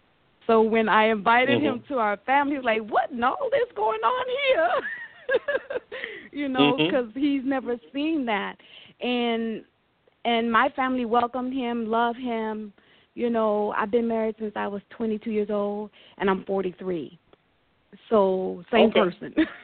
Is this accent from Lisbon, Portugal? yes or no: no; Porto, Porto District, Portugal; first language Portuguese; English is a second language; No, my father's Portuguese, Native American, Irish, and Creole. I was born and raised in Portugal, Porto, Portugal. And my native tongue is Portuguese, yes.